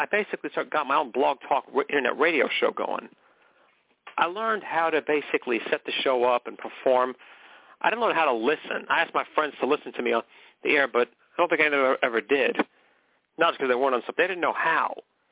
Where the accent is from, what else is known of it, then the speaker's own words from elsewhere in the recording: McKinleyville, California, United States; I was a guy from McKinleyville, California. I spent my whole life there.